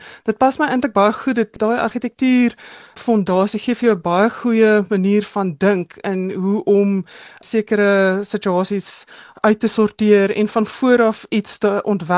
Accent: Johannesburg, Gauteng, South Africa; also born or lived in Hillbrow; Ek is 'n gebore en getoe Johannesburger. Ek is in Heelbrug gebore toe dit nog moontlik was om daar so te bly. Maar ek het maar op die Wesrand groot geword.

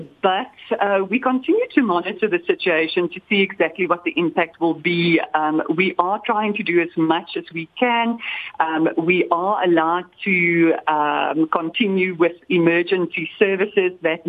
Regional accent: South Africa; I think generally as South African investors and as South Africans, we all have these sort of discussions.

